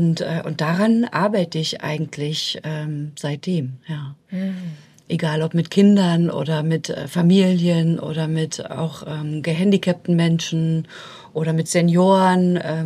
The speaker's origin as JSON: {"language": "German", "region": "East Germany", "country": "Germany", "tie": "born or raised there", "said": "zu DDR-Zeiten, wo ich aufgewachsen bin"}